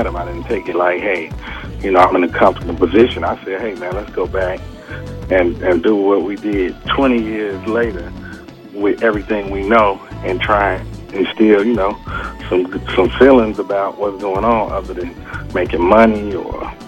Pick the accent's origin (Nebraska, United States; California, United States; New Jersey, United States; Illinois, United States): Illinois, United States; Chicago; I'm from Chicago. I know what it is.